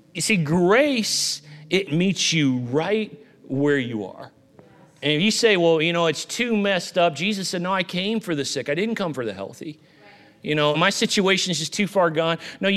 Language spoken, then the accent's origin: English; Illinois, United States; now in Los Angeles, United States; I grew up in Southern Illinois there where we all thought we were rednecks and hunters and fishermen and that kind of thing.